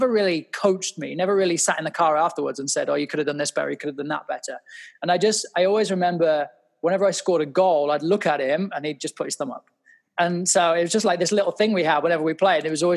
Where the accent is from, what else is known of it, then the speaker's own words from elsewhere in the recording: Daventry, East Midlands, United Kingdom; I grew up in a real small town called Daventry, central England.